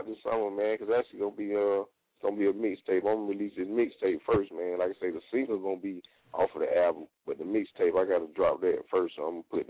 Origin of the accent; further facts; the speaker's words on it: Augusta, Georgia, United States; I'm from the bottom of Augusta, East Augusta, man.